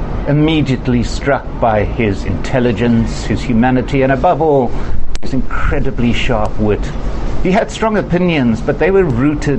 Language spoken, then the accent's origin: English; South Africa; now in United States; I grew up in South Africa and worked a lot in Israel and Palestine, the wider Middle East, and of course here in the United States.